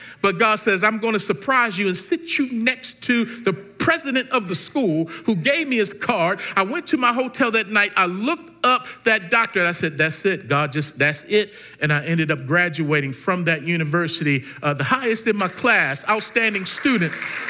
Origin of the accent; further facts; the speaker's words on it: Baltimore, Maryland, United States; now in Nashville, United States; I'm from Baltimore. Ain't nothing up in here for me.